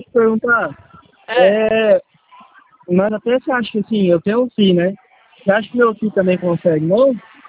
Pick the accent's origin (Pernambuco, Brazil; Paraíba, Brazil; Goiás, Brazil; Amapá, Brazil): Goiás, Brazil; Goiânia; Eu sou de Goiânia.